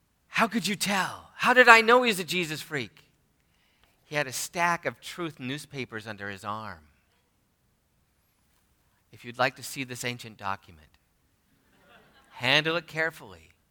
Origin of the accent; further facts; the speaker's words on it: Bellingham, Washington, United States; In line, he asked where I was from, and I said, "Of course, I'm from Bellingham."